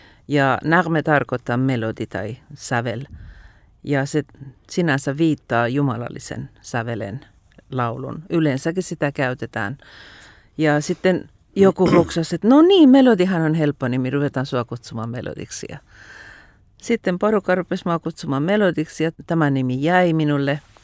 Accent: Iran; first language Persian; Finnish is a second language; now in Finland; joka on arabian kielinen, mä oon itse iranilainen, Iranista syntynyt ja persian kieltä puhun.

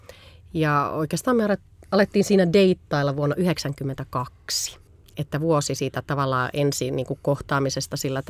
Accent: Kaustinen, Central Ostrobothnia, Finland; also born or lived in Kokkola; Mä oon Kaustisella. Silloin kun me muutettiin Kokkolasta Kaustiselle, mä olin tokaluokkalainen tyttö

